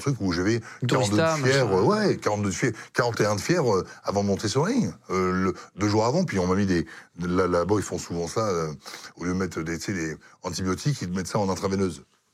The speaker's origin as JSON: {"language": "French", "country": "France", "said": "c'est on est français"}